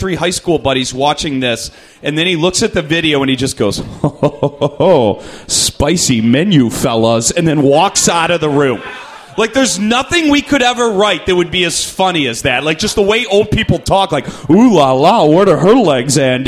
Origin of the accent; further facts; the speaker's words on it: Cleveland, Ohio, United States; now in Chicago, United States; I'm from Cleveland, Ohio. We've got some Clevelanders.